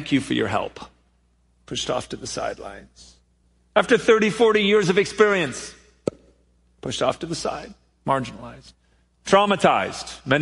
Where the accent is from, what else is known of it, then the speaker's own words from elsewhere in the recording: Milwaukee, Wisconsin, United States; And these are folks, many of whom I've known since I was a little boy. I grew up in Milwaukee, and these folks have known my family forever.